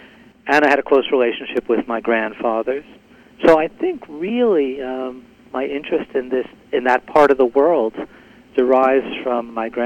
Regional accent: Bronx, New York, United States; I grew up in the Bronx, more specifically, and it was a very Jewish neighborhood, but also Irish and Italian.

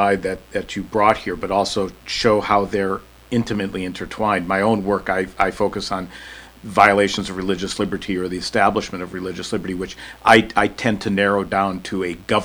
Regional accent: United States; And for me as an American, that was very foreign.

